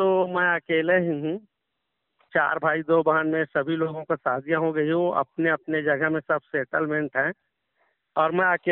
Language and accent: Hindi; Chhattisgarh, India